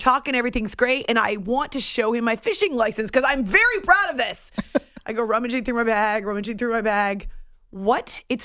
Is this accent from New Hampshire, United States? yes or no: yes; New Hampshire, United States; When I grew up in New Hampshire, we would go fishing, and I do enjoy anything to do with the water.